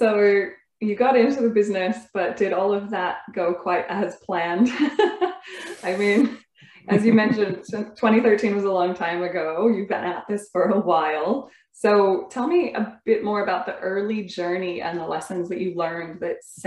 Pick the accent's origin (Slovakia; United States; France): United States; So as an American, I totally understand the peanut butter obsession because we love it.